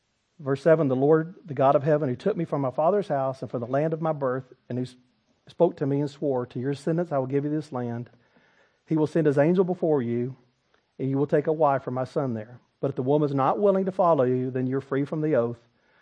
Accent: Texas, United States; I'm from East Northeast Texas, but I mean Uz and Buzz.

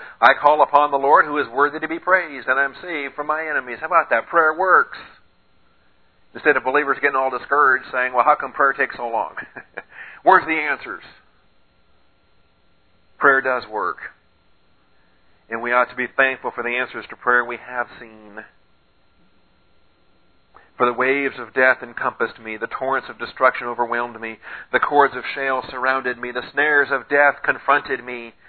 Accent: West Coast, United States; now in Texas, United States; I grew up on the West Coast, and you know, earthquakes is something you grow up

